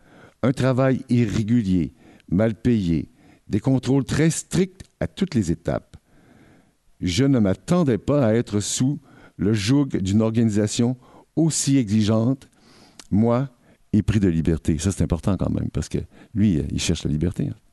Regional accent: Quebec, Canada; Moi, je suis Québécois et je suis très fier du Québec.

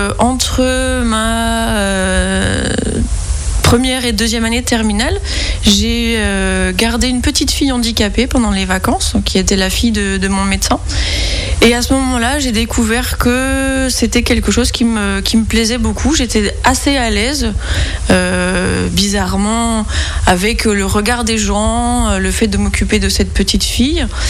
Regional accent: Courcelles-Frémoy, Bourgogne-Franche-Comté, France; also born or lived in Semur-en-Auxois; Alors, je suis née pas très loin d'ici, dans un petit village, je suis née à Saumur en Auxois, en Côte d'Or donc. J'ai grandi dans un petit village qui s'appelle Courcelles-Frémois, qui est situé à peu près à 7 km des Poisses.

